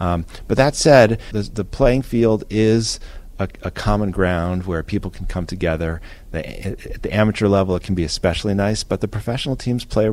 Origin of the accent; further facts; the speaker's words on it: Chicago, Illinois, United States; I grew up in Chicago, and there's places like